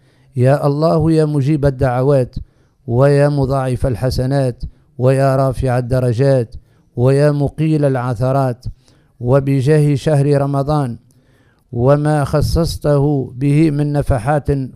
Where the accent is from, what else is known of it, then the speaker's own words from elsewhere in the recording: Tunisia; لتبقى بلادنا تونس حرة منيعة من كل فتنة وقطيعة